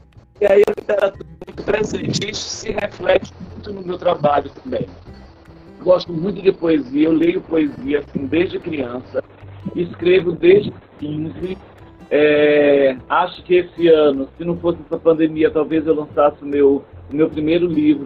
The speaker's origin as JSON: {"language": "Portuguese", "town": "Recife", "region": "Pernambuco", "country": "Brazil", "also_born_or_lived": "Garanhuns", "said": "Eu sou de Recife, mas morei muitos anos em Garanhuns."}